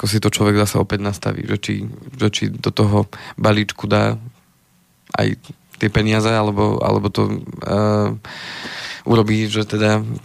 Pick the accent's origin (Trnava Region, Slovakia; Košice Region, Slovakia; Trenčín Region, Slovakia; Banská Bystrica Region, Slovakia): Banská Bystrica Region, Slovakia; Slovenská Ľupča; u nás na dedine v Slovenskej Lubči